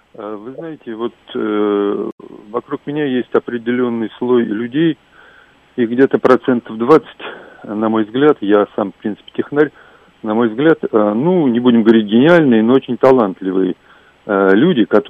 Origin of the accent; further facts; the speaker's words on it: Moscow, Russia; Я из Москвы.